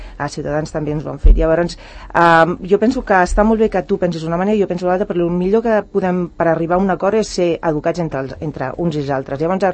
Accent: Catalonia, Spain; sóc tan catalana o potser a vegades més que vosaltres

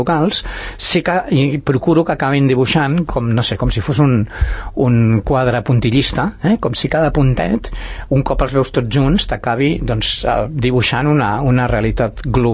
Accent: Barcelona, Catalonia, Spain; now in Sant Cugat, Spain; jo sóc barceloní del 58 i Sant Cugatenc del 77, que quan vaig aterrar a Sant Cugat

